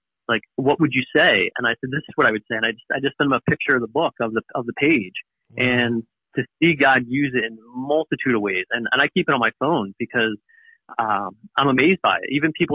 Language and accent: English; New Jersey, United States; And for me, growing up in Southern New Jersey and just loving the Eagles growing up